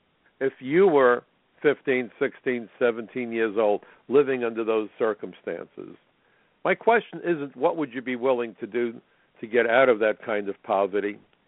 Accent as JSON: {"language": "English", "country": "United States", "said": "I'm an American, so I'm entitled to mine."}